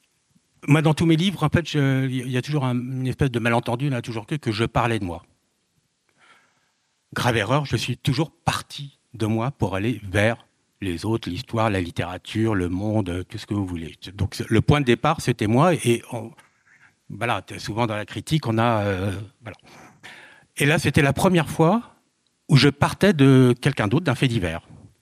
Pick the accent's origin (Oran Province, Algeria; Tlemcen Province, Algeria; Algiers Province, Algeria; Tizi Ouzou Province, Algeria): Tizi Ouzou Province, Algeria; Tizi Ouzou; born there; Je suis né en 1960 à Tizi Ouzou.